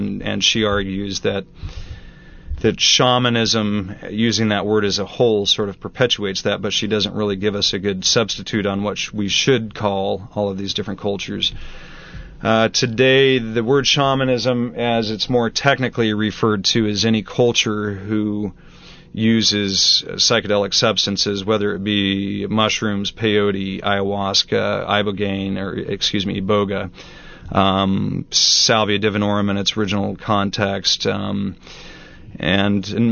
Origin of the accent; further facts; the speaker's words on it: Redlands, California, United States; I grew up in Redlands, about 20 minutes from here